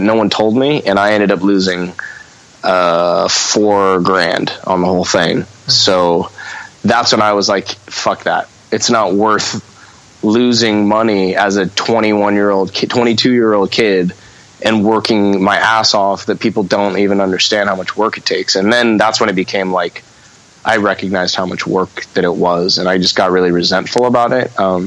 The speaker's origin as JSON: {"language": "English", "town": "Manhattan Beach", "region": "California", "country": "United States", "tie": "born or raised there", "said": "I grew up in Redondo till I was about 9. And then my mom, through her first marriage, she saved up a whole bunch of money and had a house in Manhattan Beach that she built herself."}